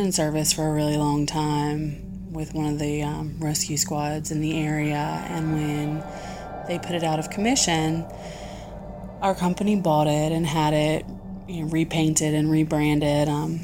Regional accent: Virginia, United States; from Virginia

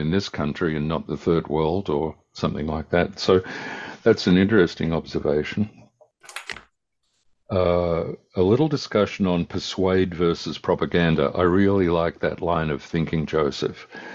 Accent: Australia; also born or lived in England; I grew up in Australia, so I've seen a different society, and I have cousins in England, and I've lived there for a while.

